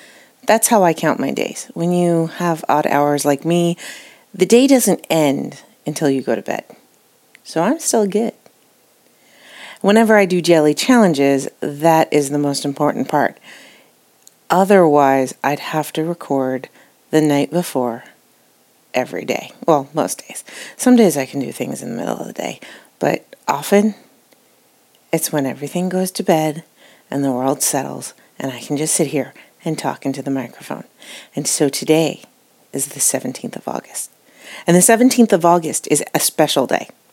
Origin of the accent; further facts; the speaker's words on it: Fire Island, New York, United States; now in Canada; I grew up on Fire Island, jumping through the waves and body surfing and, you know, swimming in the Atlantic. I live in Canada now.